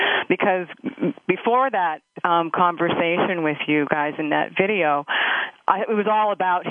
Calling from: New Jersey, United States; I'm calling in from New Jersey.

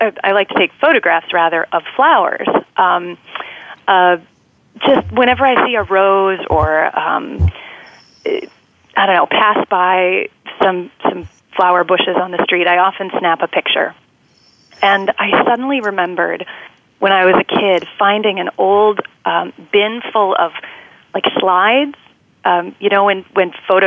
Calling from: Brooklyn, New York, United States; Hi, I'm calling from Brooklyn, New York.

